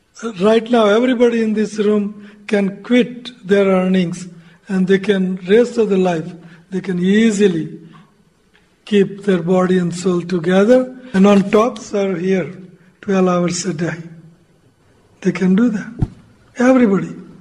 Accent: Durban, KwaZulu-Natal, South Africa; I'm coming from Durban, you know, kheer and rasgullas.

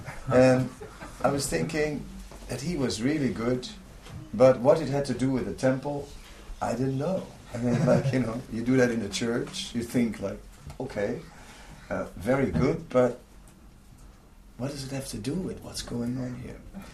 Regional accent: Netherlands; English is a second language

